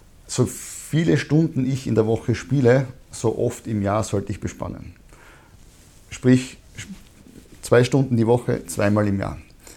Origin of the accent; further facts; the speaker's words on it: Styria, Austria; das war der Davis Cup in Graz gegen Australien. Das war einfach eben für mich als Steirer Heimspiel.